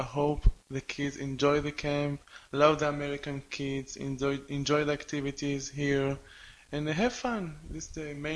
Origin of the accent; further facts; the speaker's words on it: Yokneam Illit, Haifa District, Israel; English is a second language; I'm from Israel. I live in Yokneam Ilit. It's near Haifa.